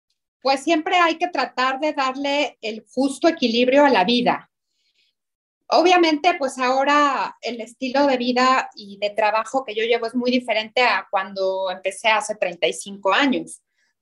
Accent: Mexico; que soy mujer, que soy mexicana, que no estudié para chef

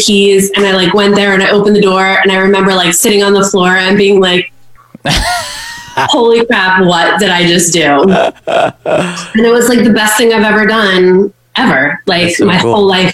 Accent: Ocean Township, New Jersey, United States; And I grew up in Ocean Township in Winnemassa.

